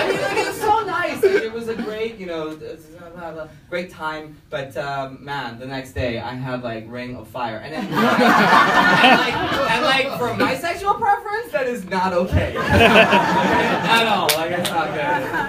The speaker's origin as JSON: {"language": "English", "country": "Hong Kong", "moved": "as an adult", "said": "I'm 29 years old. I'm from Hong Kong. I've just moved here."}